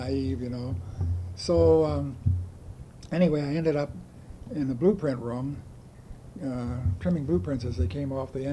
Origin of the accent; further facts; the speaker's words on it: Baltimore, Maryland, United States; born there; and I was born in Baltimore, Maryland, on September 23rd, 1912.